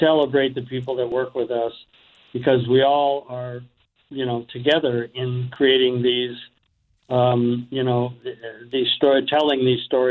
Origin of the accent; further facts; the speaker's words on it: Newport Beach, California, United States; I grew up in the Valley in Newport Beach. I grew up in kind of a normal life.